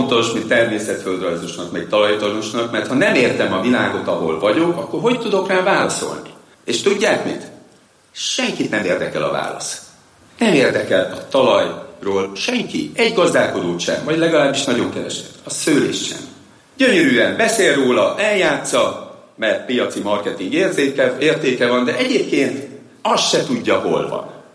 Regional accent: Hungary

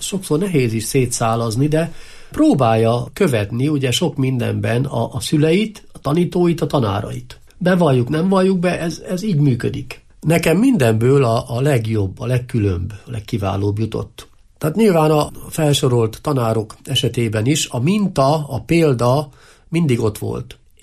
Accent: Szabolcs-Szatmár-Bereg, Hungary; A szűkebb szülőföld, ugye a felnevelő tájhaza, az én esetemben a szatmárbedegi Síkság tágabban nézve, és azon belül ugye a szülőfalum

